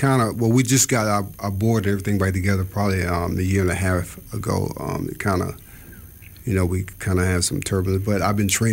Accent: Florida, United States; growing up in South Florida, how boxing kept me from getting deep involved in the streets

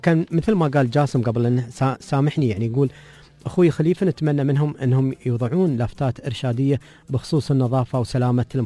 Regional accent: United Arab Emirates; نحن عندنا في الإمارات

